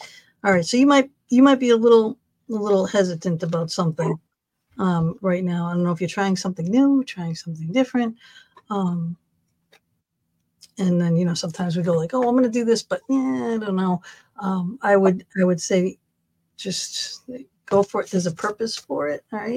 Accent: Massachusetts, United States; I'm from up there. I'm in from Massachusetts, Christine, originally.

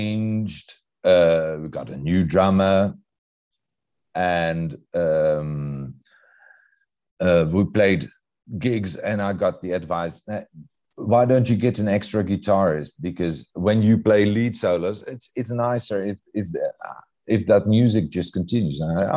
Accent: Netherlands; now in South Africa; And I come from the Netherlands, and I went south to South Africa.

